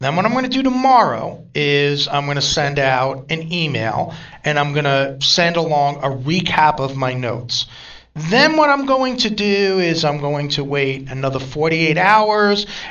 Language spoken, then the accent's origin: English; New York, United States; accent: New York; And being with my New York accent, right, I mean, it kind of has a whole different meaning where I come from, a drive-by.